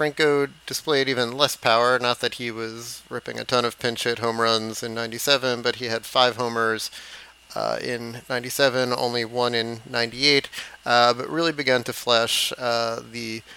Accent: New York City, New York, United States; I grew up in the Bronx and was a Met fan because New York, what the hell?

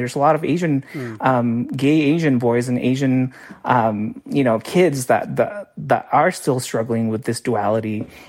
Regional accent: Indonesia; now in United States; And so for me, growing up in Indonesia, but then transplanting to the United States, I've always was craving that flavor.

